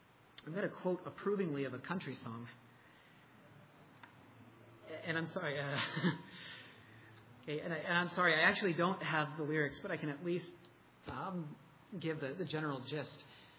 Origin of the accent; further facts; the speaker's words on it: Massachusetts, United States; I'm from Massachusetts. I love sports teams that are hated around here.